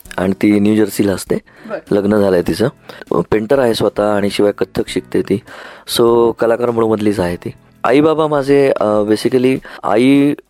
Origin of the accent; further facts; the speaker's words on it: Pune, Maharashtra, India; माझा जन्म आहे पुण्याचा, मी जन्मलो पुण्यात, वाढलो पुण्यात, राहतो पुण्यात, अभिमान आहे मला त्याचा